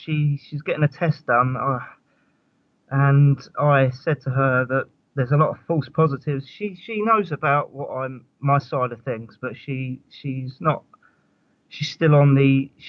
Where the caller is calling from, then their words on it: Stevenage, East of England, United Kingdom; Hi, Richie. … I'm calling from Stevenage in Hertfordshire.